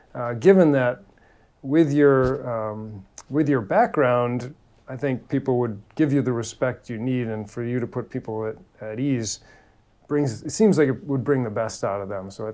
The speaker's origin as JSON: {"language": "English", "region": "Midwest", "country": "United States", "said": "and I'm from the Midwest as well"}